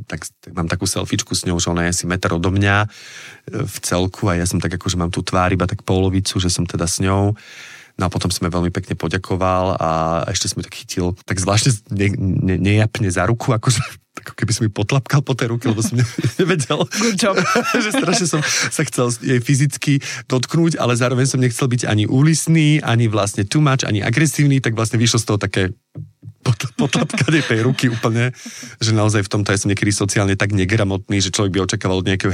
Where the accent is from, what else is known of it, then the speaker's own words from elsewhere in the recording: Zlaté Moravce, Nitra Region, Slovakia; ja som chlapec z Zlatých Moraviec